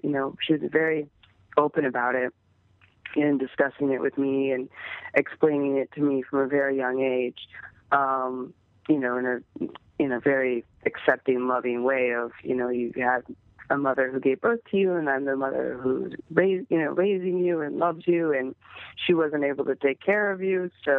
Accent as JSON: {"language": "English", "region": "Minnesota", "country": "United States", "tie": "born or raised there", "also_born_or_lived": "Chicago, United States", "said": "And I primarily grew up in the Midwest, in Minnesota."}